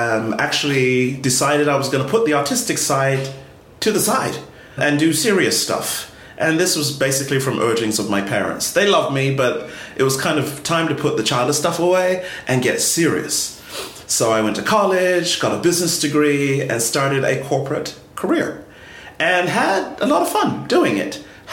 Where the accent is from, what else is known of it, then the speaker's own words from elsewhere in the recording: London, United Kingdom; moved away as an adult; I was originally born and raised in London, England. My parents are from Trinidad and Tobago originally. So we lived in England essentially for the first 18 years of my life.